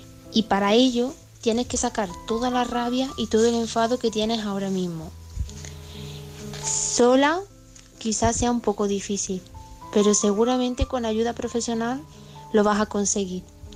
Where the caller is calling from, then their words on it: Córdoba, Andalusia, Spain; corresponsal de Córdoba.